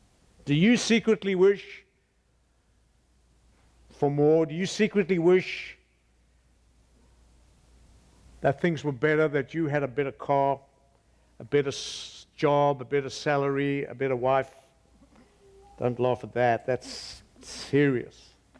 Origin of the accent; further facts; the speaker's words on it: Cape Town, Western Cape, South Africa; I come from Cape Town, South Africa, and we're in a massive transition, huge kinds of turmoil.